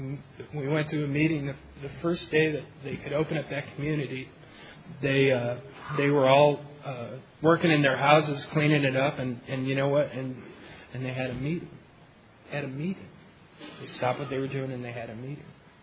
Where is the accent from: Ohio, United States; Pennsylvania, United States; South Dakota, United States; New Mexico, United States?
New Mexico, United States; Albuquerque; from Albuquerque.